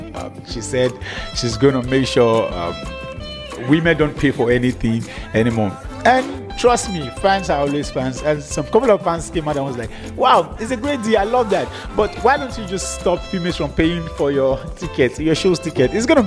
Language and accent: English; Nigeria; As a Nigerian boy, we say boost bass, and she collect them.